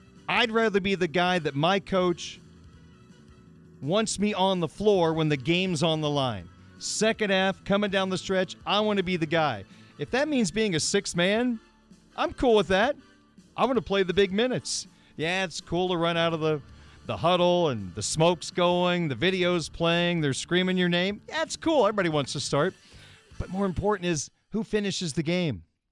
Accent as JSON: {"language": "English", "region": "Illinois", "country": "United States", "tie": "born or raised there", "said": "Growing up in Illinois, I'm still an Illinois fan, but being here 25 years"}